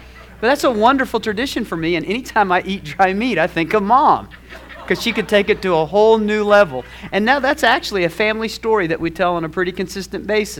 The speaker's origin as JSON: {"language": "English", "town": "Flora Vista", "region": "New Mexico", "country": "United States", "tie": "born or raised there", "said": "Growing up in Flora Vista, New Mexico, we had some traditions."}